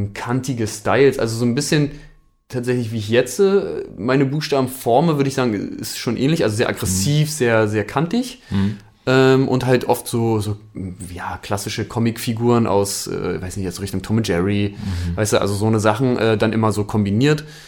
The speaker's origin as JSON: {"language": "German", "region": "Berlin", "country": "Germany", "tie": "born or raised there", "said": "Ich bin in Hohenschönhausen groß geworden, Berlin-Buch geboren, also Ostberlin."}